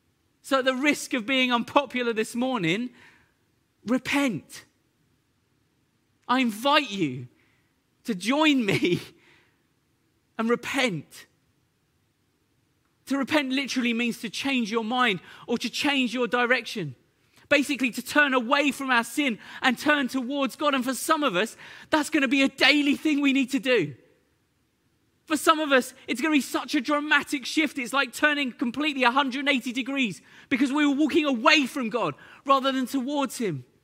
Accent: East of England, United Kingdom; Which I could say I'm from Essex and I know the pain of telling people you're from Essex.

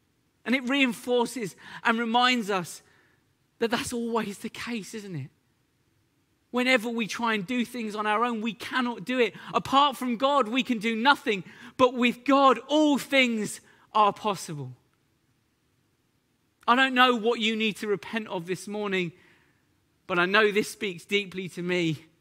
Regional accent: East of England, United Kingdom; Which I could say I'm from Essex and I know the pain of telling people you're from Essex.

